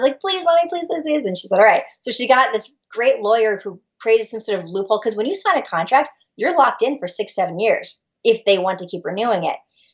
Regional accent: San Diego, California, United States; I'm from San Diego originally.

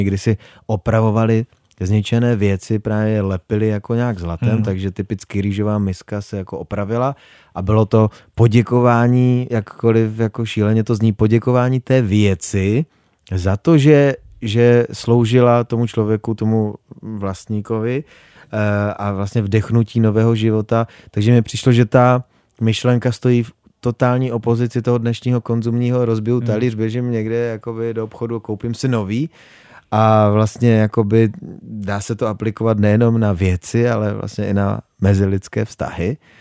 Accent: Frýdek-Místek, Moravian-Silesian Region, Czechia; rodinu mám ve frýdku, kámoši mám ve frýdku

